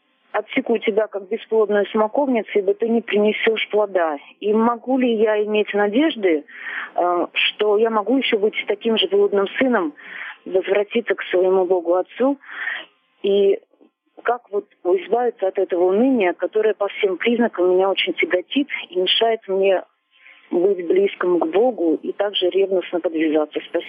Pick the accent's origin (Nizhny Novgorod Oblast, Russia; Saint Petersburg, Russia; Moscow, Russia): Nizhny Novgorod Oblast, Russia; я из Нижегородской области.